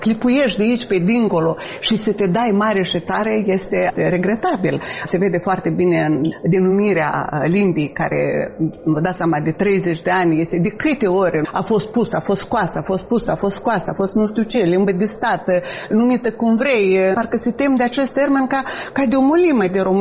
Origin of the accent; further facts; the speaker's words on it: Bessarabia, Moldova; Dacă cineva mă întreabă, spun că sunt româncă din Basarabia, din Moldova